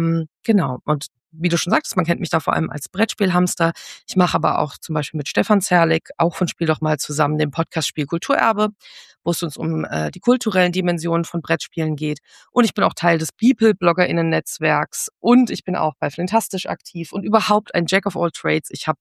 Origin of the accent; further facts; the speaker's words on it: Essen, North Rhine-Westphalia, Germany; born there